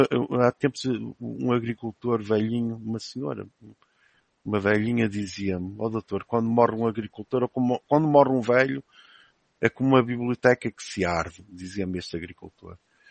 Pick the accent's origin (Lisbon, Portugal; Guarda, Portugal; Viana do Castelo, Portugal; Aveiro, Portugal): Guarda, Portugal; Figueira de Castelo Rodrigo; born there; lembro-me quando fui a Figueira Castelo Rodrigo fotografar, na terra onde nasci